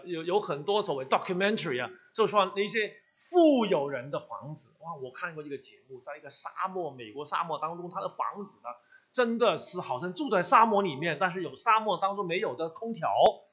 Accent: Hong Kong; now in Toronto, Canada; 我是香港人，所以现在香港过去两个月呢，我的心态就好像当年看着北京30年以前这个感受啊，因为这个土生土长的地方很难过，

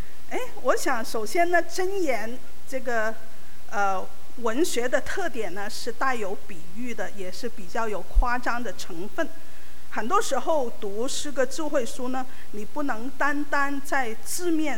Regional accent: China; 就像我们中国人有一句话，人逢喜事什么精神爽啊

